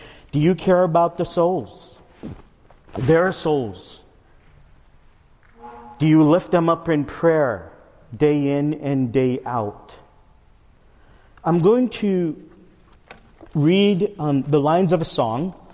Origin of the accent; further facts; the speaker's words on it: New York City, New York, United States; I'm a New Yorker, and one of the best parades in New York City is St. Patrick's Day Parade.